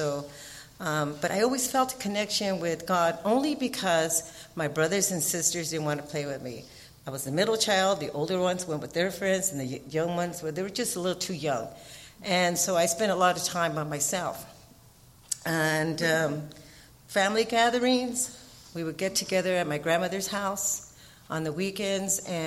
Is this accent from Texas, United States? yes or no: no; Los Angeles, California, United States; I was born in Los Angeles in the old General Hospital. If anybody's from LA, you'll know exactly where that's at. I was raised in East Los Angeles.